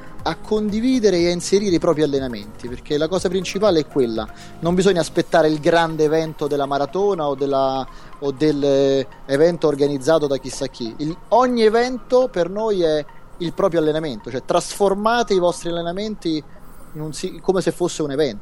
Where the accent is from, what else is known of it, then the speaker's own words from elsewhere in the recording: Rome, Lazio, Italy; io che sono di Roma e vengo su a trovarti su a Milano